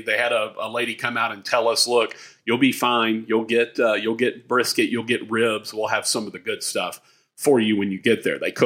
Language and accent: English; Shreveport, Louisiana, United States; Of course, I'm from Shreveport, Louisiana, but I was in Texas a couple of weeks ago